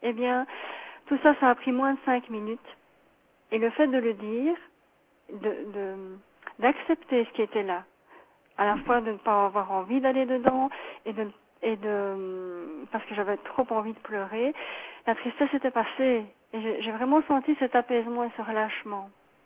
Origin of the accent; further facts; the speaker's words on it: Belgium; comme on dit chez nous en Belgique.